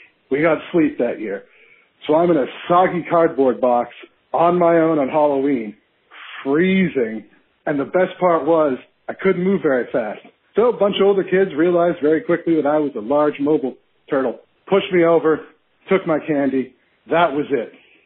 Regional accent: Toronto, Ontario, Canada; When I was a kid growing up in Toronto, we didn't have a lot of money.

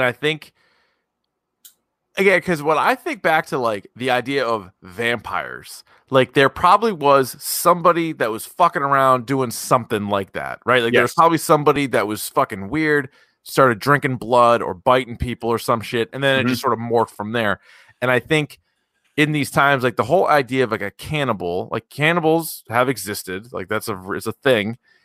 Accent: New Hampshire, United States; well, like, so growing up in New Hampshire, we're aware of fisher cats.

